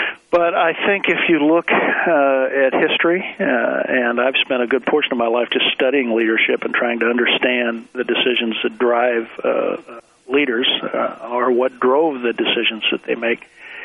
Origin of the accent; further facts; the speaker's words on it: St. Louis, Missouri, United States; born there; Well, I was born in the Midwest, corn-fed Midwest kind of guy, St. Louis, Missouri.